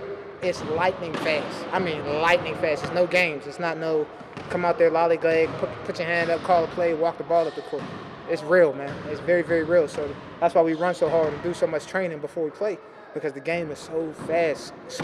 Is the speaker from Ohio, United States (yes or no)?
no; Wilkinsburg, Pennsylvania, United States; I'm from Wilkinsburg.